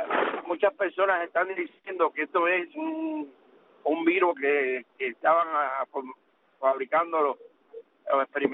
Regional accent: Cuba; Yo quiero decirle a mi pueblo cubano que se cuide

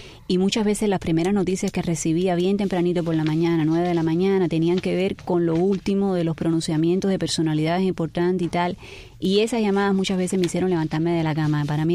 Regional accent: Cuba; y a nivel humano como cubana

